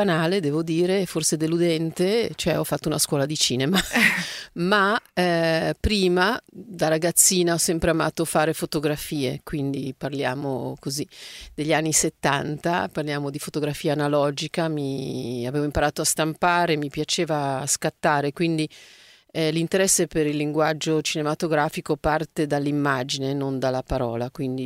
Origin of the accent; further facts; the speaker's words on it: Milan, Lombardy, Italy; essendo io cresciuta, vissuta a Milano